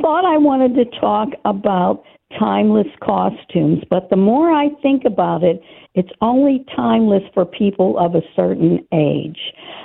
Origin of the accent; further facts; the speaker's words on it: Hazelwood, Pennsylvania, United States; now in Munhall, United States; I am. I'm originally from Hazelwood, but I'm from Munhall now.